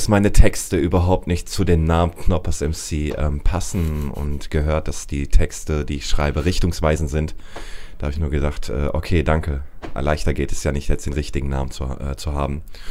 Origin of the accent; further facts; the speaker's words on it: Mülheim an der Ruhr, North Rhine-Westphalia, Germany; born there; also born or lived in Dortmund; now in Berlin, Germany; Geboren bin ich in Mülheim an der Ruhr, bin 32 Jahre alt, habe dann 17 Jahre in Dortmund gelebt und seit 6 Monaten im wundervollen Berlin.